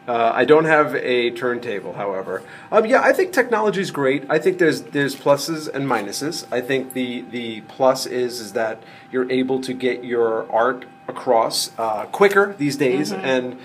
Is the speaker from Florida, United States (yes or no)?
no; Las Vegas, Nevada, United States; last night we were in Las Vegas, my hometown.